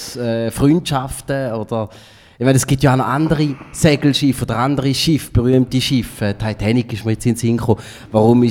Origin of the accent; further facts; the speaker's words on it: Switzerland; Ist vielleicht auch, weil wir als Schweizer nicht unbedingt jetzt Seebuben und Seefrauen sind.